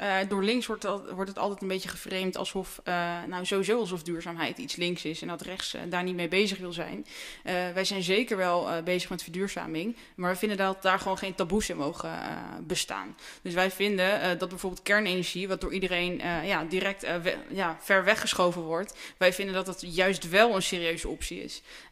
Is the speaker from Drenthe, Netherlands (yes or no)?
yes; Drenthe, Netherlands; Nou, ik kom natuurlijk zelf uit Drenthe.